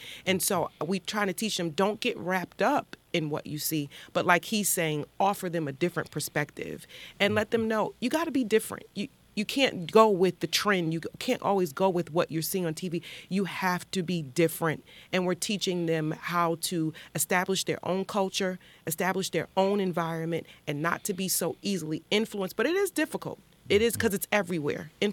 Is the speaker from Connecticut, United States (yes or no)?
yes; Connecticut, United States; because remember, we're from Connecticut.